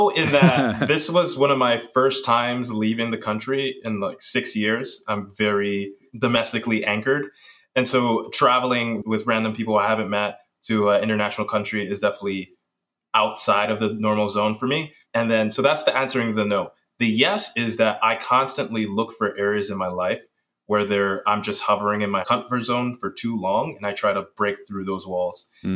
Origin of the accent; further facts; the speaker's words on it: Bronx, New York, United States; And growing up in the Bronx, there were just so few resources around.